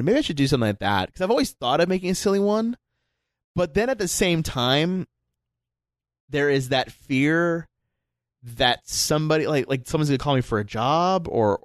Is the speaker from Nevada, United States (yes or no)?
yes; Las Vegas, Nevada, United States; Mine's like, hi, I'm from Vegas.